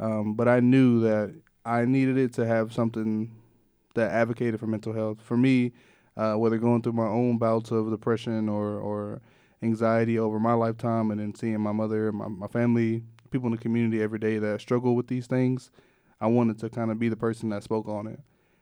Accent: Waco, Texas, United States; especially in my lifetime of growing up in a very tight-knit community like South Waco.

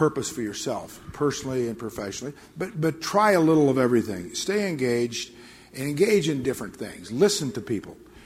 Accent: Nebraska, United States; I used to say, I'm from Nebraska. You know where that is. That's the center of the universe.

